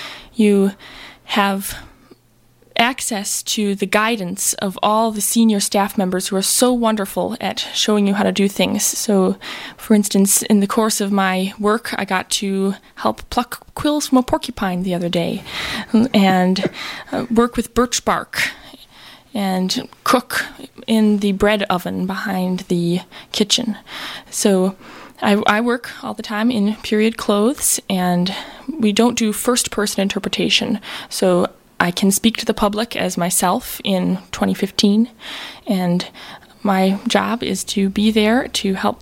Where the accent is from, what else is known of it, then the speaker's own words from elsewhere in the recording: Michigan, United States; I am living here in Minnesota for the summer. I am originally from the Upper Peninsula of Michigan.